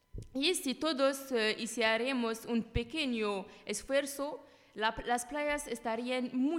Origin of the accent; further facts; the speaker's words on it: Corsica, France; En mi tierra, en Córcega, las playas están muy limpias.